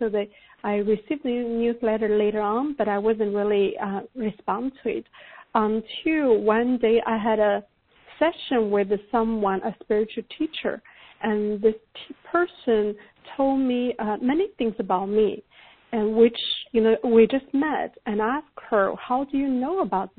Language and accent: English; China; English is a second language; you know, I grew up in China.